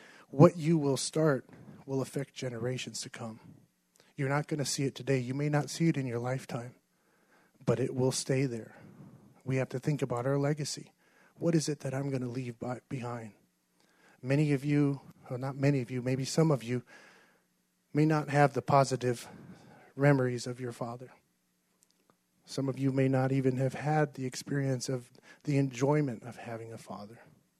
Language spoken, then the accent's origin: English; Arizona, United States; I'm Hopi from the Hopi Reservation up northern Arizona. I was raised up there on the Hopi Reservation till I was about 16. And then at 16, I left and moved to Flagstaff to finish my schooling.